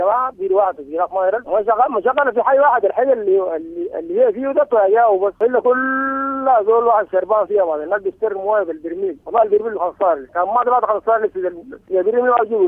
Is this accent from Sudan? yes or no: yes; Sudan; الحاصل في قريتنا دي من أكبر قرية في ولاية سنار.